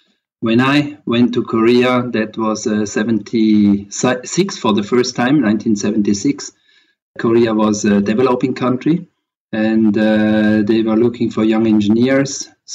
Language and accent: English; Switzerland; moved away as an adult; I grew up in Switzerland.